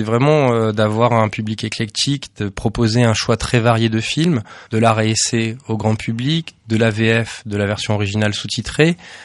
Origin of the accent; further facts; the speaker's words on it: Martigues, Provence-Alpes-Côte d'Azur, France; also born or lived in Oise, France; Je suis né moi à Martigues, à côté de Marseille. Voilà, là j'y ai vécu une douzaine d'années, j'ai fait mon enfance. Ensuite, j'ai fait mon adolescence, pardon, dans l'Oise, pas trop loin de Paris. J'ai fait mes études à Paris